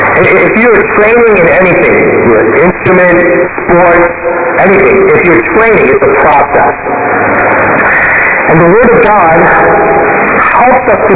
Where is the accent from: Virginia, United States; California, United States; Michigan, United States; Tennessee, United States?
Virginia, United States; I grew up in Northern Virginia in the late 80s and early 90s.